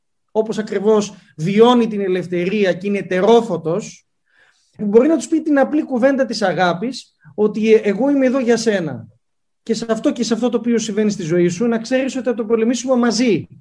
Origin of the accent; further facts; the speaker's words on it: Cyprus; γιατί εδώ στην Κύπρο, ξέρετε, ως Κύπριος, λόγω του μικρού πληθυσμού